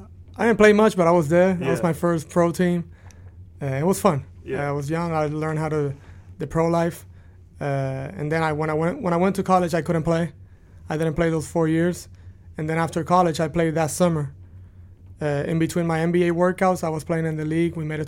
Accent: Puerto Rico; now in United States; I represent Puerto Rico, that I love to do. I play basketball with my boys that we grew up together in Puerto Rico

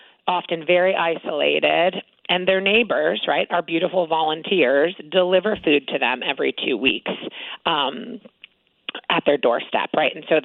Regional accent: New York City, New York, United States; now in Stratford, United States; and I'm from New York City. We moved here from New York City.

